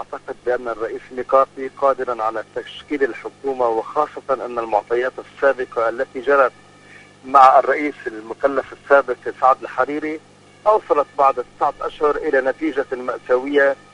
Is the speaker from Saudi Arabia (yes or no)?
no; Lebanon; نحن كشعب لبناني لا نتفق